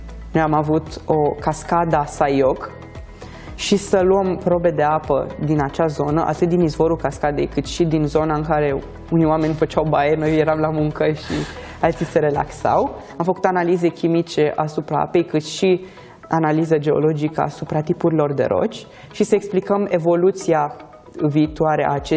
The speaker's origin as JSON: {"language": "Romanian", "country": "Romania", "tie": "born or raised there", "said": "În primul rând vreau să vorbesc despre România, țara mea natală"}